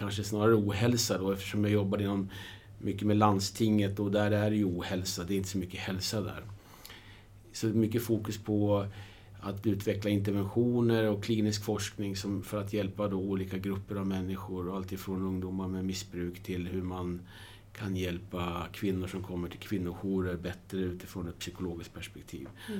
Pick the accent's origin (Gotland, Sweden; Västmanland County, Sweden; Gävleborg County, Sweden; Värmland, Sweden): Västmanland County, Sweden; Västerås; Jag kommer från Västerås och sen spelat i klubben i många år själv som barn och ungdom.